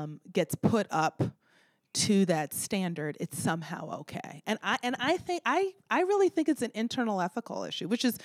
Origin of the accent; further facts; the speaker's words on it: Boston, Massachusetts, United States; keep in mind I'm from Boston